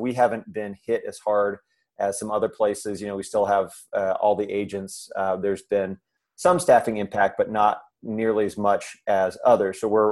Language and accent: English; Indiana, United States; I'm from Indiana originally.